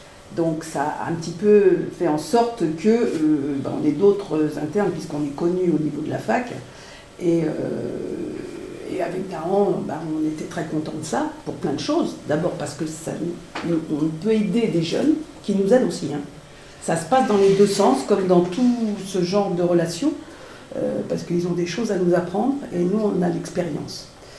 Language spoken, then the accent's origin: French; Bobigny, Île-de-France, France; Moi, je viens de Bobigny. J'ai travaillé dans le 93.